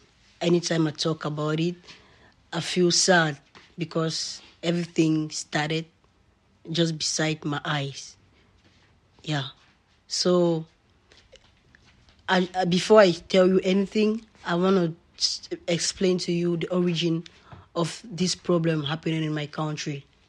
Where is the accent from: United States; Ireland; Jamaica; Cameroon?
Cameroon; I'm from Cameroon. Cameroon is from the central part of Africa.